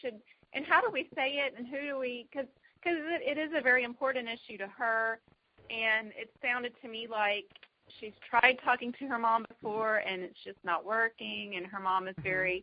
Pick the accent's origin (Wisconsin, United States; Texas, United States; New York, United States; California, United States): Texas, United States; Plano; I'm from Plano, Texas.